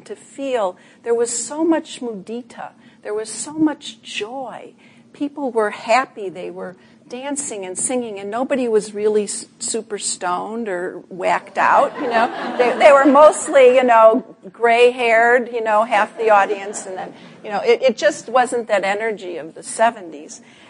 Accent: Chicago, Illinois, United States; I'm originally from Chicago, too.

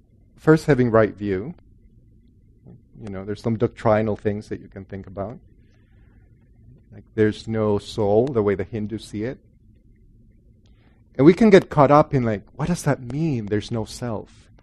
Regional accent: El Salvador; also born or lived in Guatemala; Because I grew up in Catholic El Salvador, and our Catholicism was liberation theology. But when the civil war got really bad, went to Guatemala

